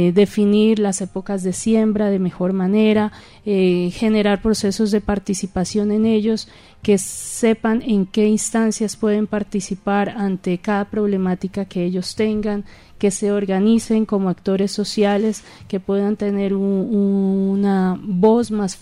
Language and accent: Spanish; La Unión, Nariño, Colombia; De la Unión Nariño.